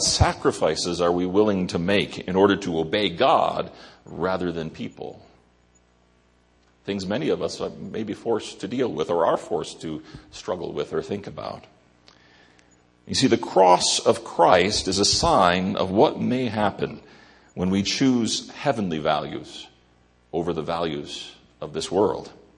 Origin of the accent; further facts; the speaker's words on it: United States; The United States is my home country. It's where I belong.